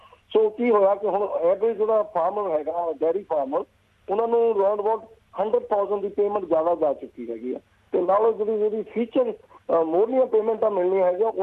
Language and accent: Punjabi; Hoshiarpur, Punjab, India; ਹਾਂਜੀ ਹਾਂਜੀ, ਮੈਂ ਪੰਜਾਬ ਤੋਂ ਪੰਜਾਬ ਦਾ ਡਿਸਟ੍ਰਿਕਟ ਹੈਗਾ ਹੁਸ਼ਿਆਰਪੁਰ.